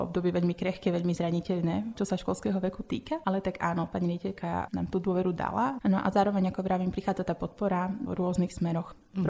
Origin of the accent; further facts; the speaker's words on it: Levoča, Prešov Region, Slovakia; tým, že som rodáčkou z Levoče, tak asi to je tým dôvodom, prečo som práve v tomto štúdiu